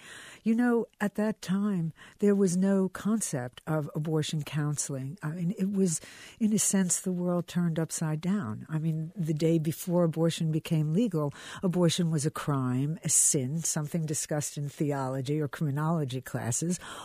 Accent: Philadelphia, Pennsylvania, United States; I grew up in Philadelphia.

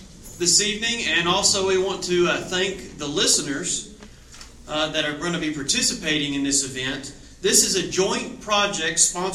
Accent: Texas, United States; I hail from Kimball County, which is just west of here near Junction.

